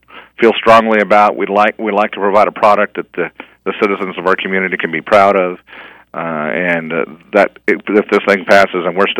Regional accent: Chandler, Arizona, United States; now in Tucson, United States; I love the desert. I grew up in Chandler. I went to Chandler High School as a youngster 30-plus years ago.

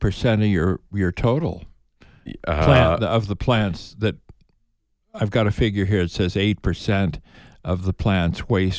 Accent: Chicago, Illinois, United States; Well, I come from Chicago.

